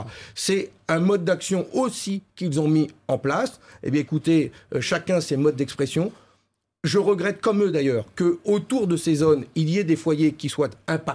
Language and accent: French; Hauts-de-France, France; Deux, chez moi dans le Nord-Pas-de-Calais, où il y a beaucoup de personnes en situation de pauvreté